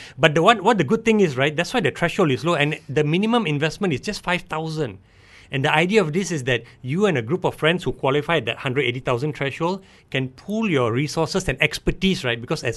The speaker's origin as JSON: {"language": "English", "country": "Malaysia", "said": "as a Malaysian"}